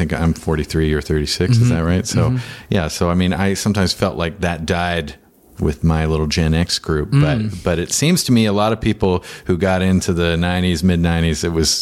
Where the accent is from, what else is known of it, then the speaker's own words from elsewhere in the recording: Victoria, British Columbia, Canada; Well, I'm from Victoria